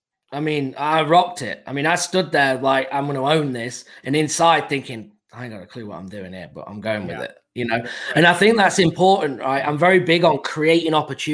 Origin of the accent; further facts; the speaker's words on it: England, United Kingdom; I'm from England. You know, I've just got here, new to real estate.